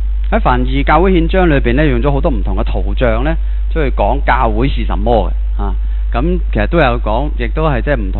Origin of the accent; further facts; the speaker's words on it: Hong Kong; 我哋香港人都唔成熟嘅，啲公民意識又低